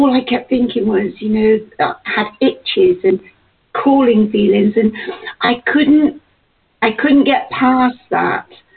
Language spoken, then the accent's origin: English; England, United Kingdom; and I'm from England.